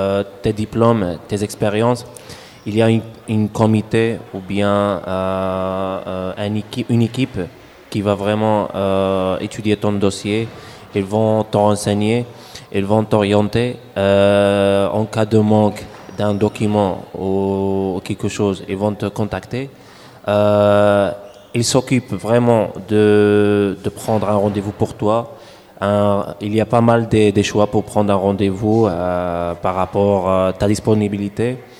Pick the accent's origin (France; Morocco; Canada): Morocco; Chez nous, au Maroc